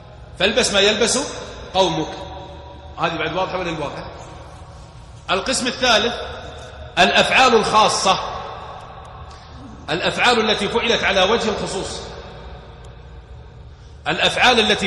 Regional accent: Hejaz, Saudi Arabia; يعني ليس من عادتي أن أكله، ما غير معروف عندنا في الحجاز

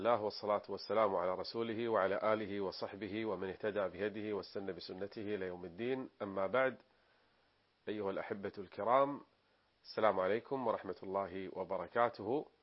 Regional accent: Kuwait; المساجد عندنا في الكويت صحيح في تباعد

